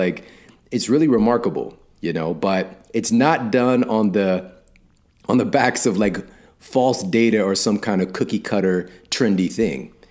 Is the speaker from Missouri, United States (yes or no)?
yes; Ferguson, Missouri, United States; because where I come from, I'm from Ferguson, Missouri. It's where I spent the majority of my years.